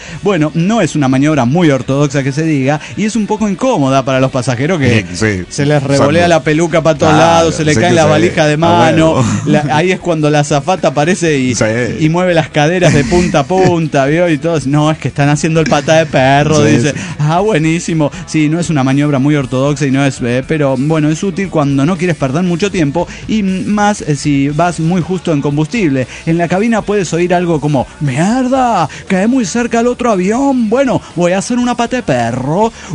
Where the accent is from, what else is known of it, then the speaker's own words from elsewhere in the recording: Toluca, State of Mexico, Mexico; Soy un desintegrado de Toluca, México.